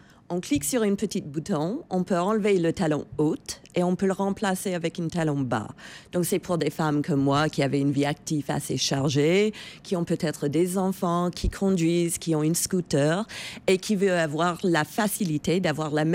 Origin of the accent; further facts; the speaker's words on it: Canada; Je suis canadienne.